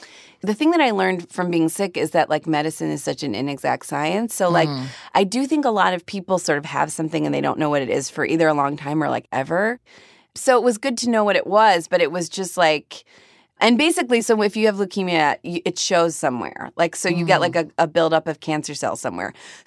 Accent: Cleveland, Ohio, United States; So I grew up in Cleveland.

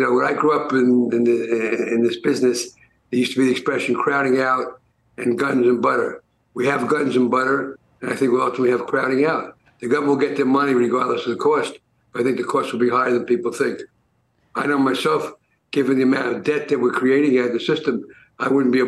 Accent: New York City, New York, United States; I grew up in the Bronx, and there used to be an old man that came around with a carriage and a laundry bag full of pretzels.

